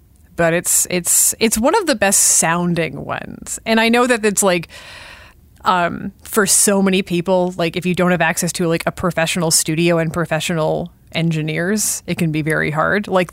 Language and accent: English; Sudbury, Ontario, Canada; I grew up north. I grew up in Sudbury. I grew up around a mine.